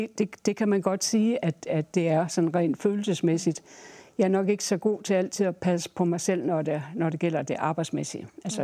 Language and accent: Danish; Central Denmark Region, Denmark; accent: broad Jutlandic; jeg føler mig stadigvæk som Sallingbo, og har talt meget bredt jysk indtil jeg kom til Aarhus.